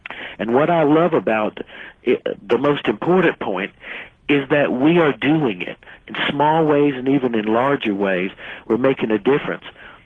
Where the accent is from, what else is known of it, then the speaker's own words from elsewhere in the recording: South Carolina, United States; I come from South Carolina, you know, and everybody goes to hell in the Deep South.